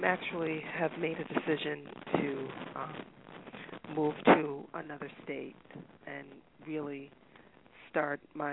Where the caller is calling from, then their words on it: Massachusetts, United States; I am calling from Massachusetts.